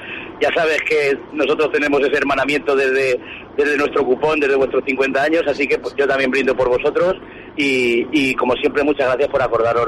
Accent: Castilla-La Mancha, Spain; now in Jerez, Spain; soy manchego.

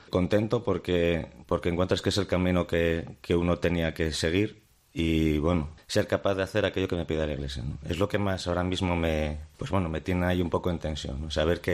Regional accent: Oviedo, Asturias, Spain; Pues bueno, soy de Oviedo. Tengo 46 años, siempre he vivido en Oviedo.

